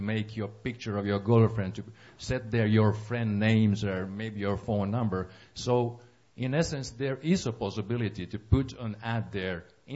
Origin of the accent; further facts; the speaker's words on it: Finland; You know, I'm from Finland, let's say that I would put an ad in your handset